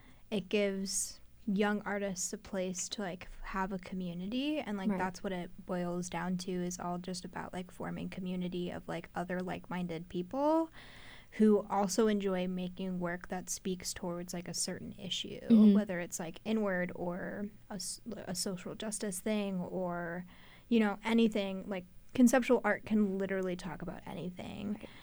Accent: San Antonio, Texas, United States; now in Waco, United States; No, I am actually from San Antonio.

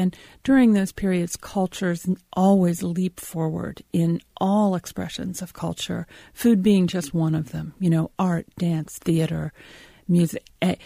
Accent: Columbus, Ohio, United States; when I was growing up in Columbus, Ohio, it was a test market capital for new food products

